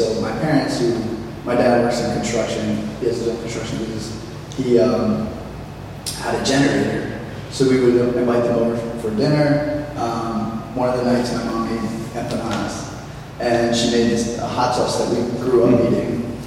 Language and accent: English; Long Branch, New Jersey, United States; And we grew up in Long Ranch. We've had this business for 3 years now.